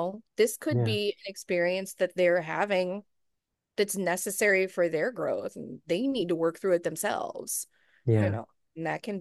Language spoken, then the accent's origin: English; St. Louis, Missouri, United States; now in New Orleans, United States; So I was a transplant from St. Louis, Missouri, which is another one that has kind of like this necropolis-y energy to it.